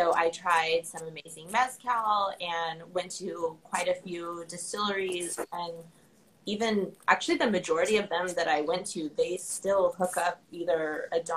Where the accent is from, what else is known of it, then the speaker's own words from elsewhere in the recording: the South, United States; Well, I grew up in the South, so even more so there